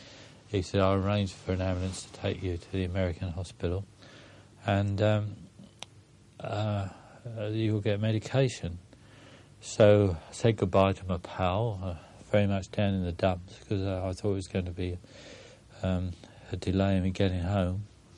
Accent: United Kingdom; And I said, "I'm British,"

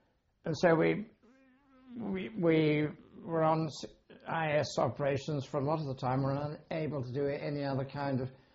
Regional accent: Bristol, South West England, United Kingdom; born there; I was born in Bristol, Gloucestershire, on the 12th of August 1919.

